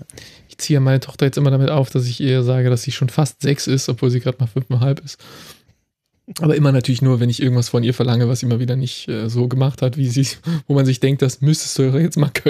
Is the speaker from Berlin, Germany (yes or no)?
yes; Berlin, Germany; obwohl ich aus Berlin bin